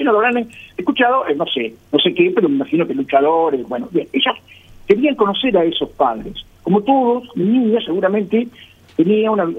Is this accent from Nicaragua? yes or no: no; Paraguay; soy todo paraguayo.